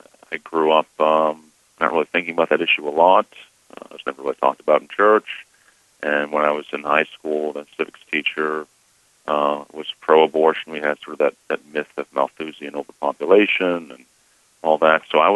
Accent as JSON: {"language": "English", "region": "Massachusetts", "country": "United States", "tie": "born or raised there", "said": "Well, you know, I mean, I grew up in a small town."}